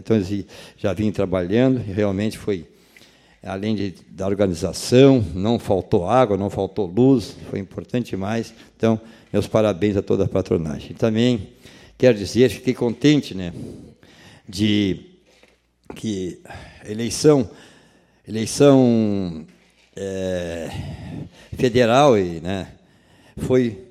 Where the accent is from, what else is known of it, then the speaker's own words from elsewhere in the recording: Rio Grande do Sul, Brazil; E para nós que somos do Rio Grande, que somos gaúchos, nós orgulhamos de ter